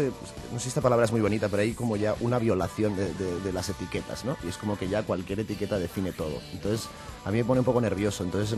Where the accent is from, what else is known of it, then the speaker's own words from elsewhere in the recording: Toledo, Castilla-La Mancha, Spain; now in Madrid, Spain; somos de Toledo. Bueno, yo en realidad vivo en Madrid. El resto de la banda vive en Toledo. Pero decimos que somos de Toledo